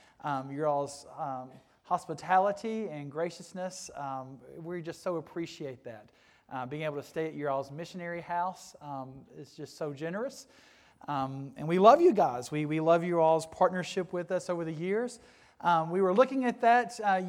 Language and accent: English; Kentucky, United States; Me and my wife, we are born and raised in Eastern Kentucky. No, we don't have the accent. You all have the accent, okay? We speak fine. You all have the little accent. But yeah, we are born and raised in Eastern Kentucky.